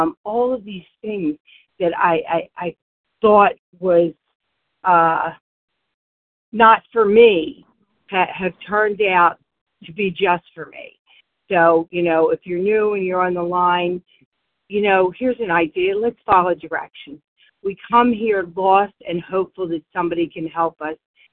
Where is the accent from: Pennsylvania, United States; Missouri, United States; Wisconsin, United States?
Pennsylvania, United States; Warminster; I'm from Warminster, Pennsylvania, gratefully recovered through God's grace and mercy only.